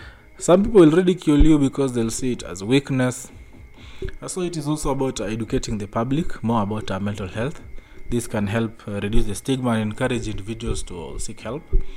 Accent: Kenya; as a Kenyan, I can vaguely suggest

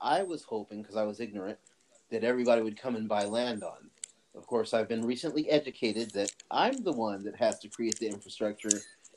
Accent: United States; now in Riverside, United States; I'm American. I'm here in Riverside, California.

